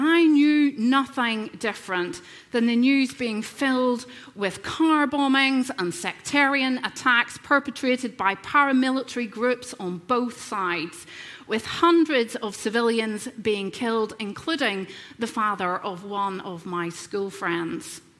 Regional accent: Northern Ireland, United Kingdom; I grew up in Northern Ireland, if you hadn't already guessed by my accent.

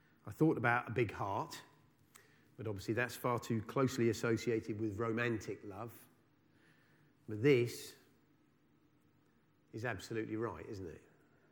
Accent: United Kingdom; The first problem is we're British.

